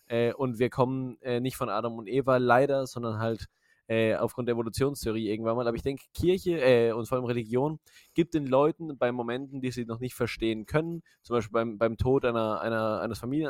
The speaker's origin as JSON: {"language": "German", "country": "Ecuador", "lives_now": "Germany", "said": "ich komme aus Ecuador"}